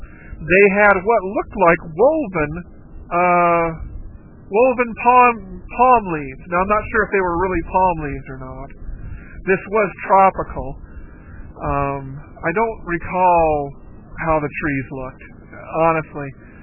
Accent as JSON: {"language": "English", "region": "Southwest", "country": "United States", "said": "I'm from the Southwest and there are a lot of dirt roads out here."}